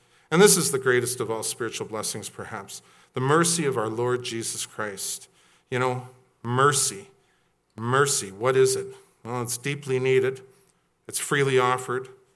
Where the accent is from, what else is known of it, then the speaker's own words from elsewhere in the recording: Salmon Arm, British Columbia, Canada; Now, I grew up in Salmon Arm, BC.